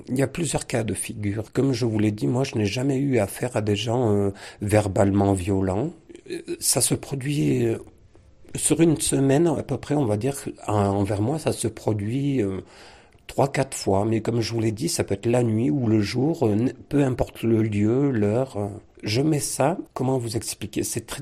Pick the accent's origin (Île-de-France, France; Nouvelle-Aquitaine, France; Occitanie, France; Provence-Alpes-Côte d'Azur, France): Provence-Alpes-Côte d'Azur, France; Briançon; je suis natif de Briançon. J'ai essayé de quitter ma région quelques fois, mais mes montagnes me manquaient trop. Je suis revenu à mes sources.